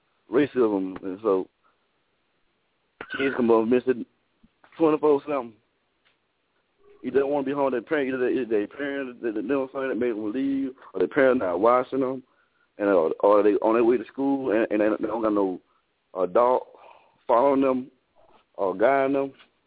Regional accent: Shreveport, Louisiana, United States; I'm from Shreveport, Louisiana.

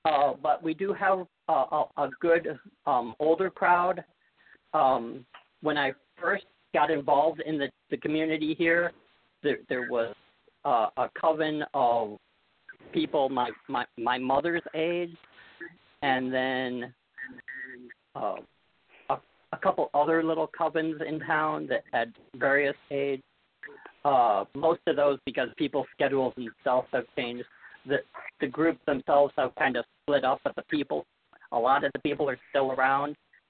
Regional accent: Indiana, United States; now in Morgantown, United States; I'm originally from Indiana.

